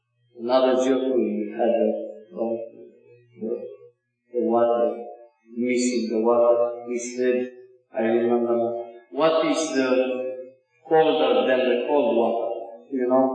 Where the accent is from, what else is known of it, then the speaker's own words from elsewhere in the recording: Bucharest, Romania; English is a second language; And I am from Bucharest.